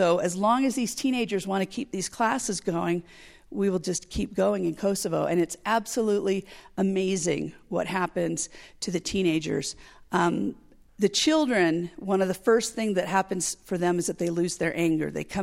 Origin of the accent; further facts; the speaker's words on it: United States; In addition to that, I'm American, so I'm sort of this oddball when I'm there